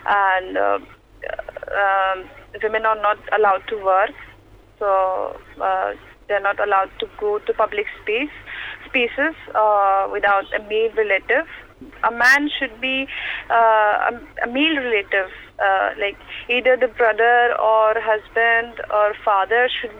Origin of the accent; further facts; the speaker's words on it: Faryab, Afghanistan; I'm 19. I'm from Faryab province of Afghanistan.